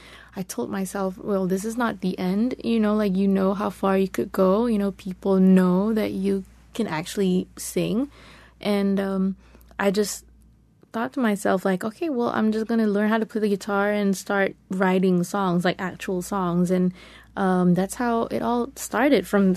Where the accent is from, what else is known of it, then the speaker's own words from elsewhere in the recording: Malaysia; English is a second language; I'm a Malaysian Muslim